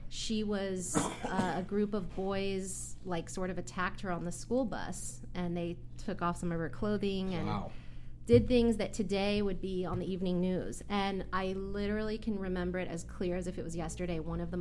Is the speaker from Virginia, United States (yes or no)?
no; Irvine, California, United States; I grew up in Irvine, which is a very safe community known for its great schools.